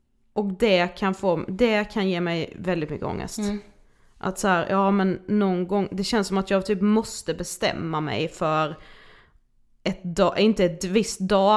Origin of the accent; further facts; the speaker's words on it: Karlshamn, Blekinge, Sweden; now in Stockholm, Sweden; Jag kan få lite samma ångest typ varje gång jag är hemma i Karlshamn som ju vi är nu.